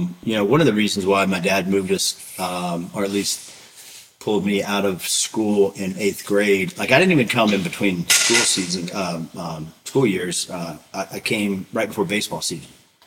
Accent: Chattanooga, Tennessee, United States; I was born in Chattanooga, Tennessee. That's where it all started for me. Grew up on a chicken farm.

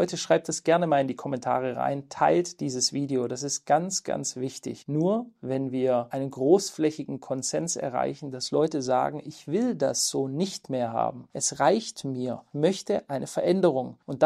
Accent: Germany; Das ist mein Deutschland, meine Heimat, die einmal ganz anders war

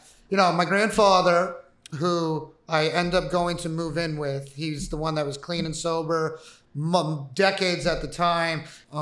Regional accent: California, United States; So I grew up in California. I come from a family of addicts, some not, but mostly addicts.

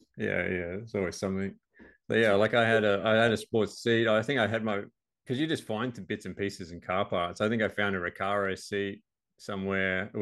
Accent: Sydney, New South Wales, Australia; where I grew up in Sydney, and I moved kind of away up to the Central Coast and of Sydney, which is just about an hour out

